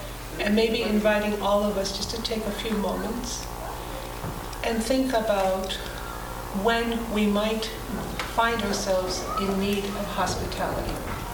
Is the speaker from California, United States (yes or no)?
yes; San Francisco, California, United States; also born or lived in El Salvador; A little bit about myself. I'm actually originally from Central America. I was born in El Salvador. And at the age of two, my parents came up to San Francisco, California, and resided in, or established themselves in a wonderful neighborhood called the Mission.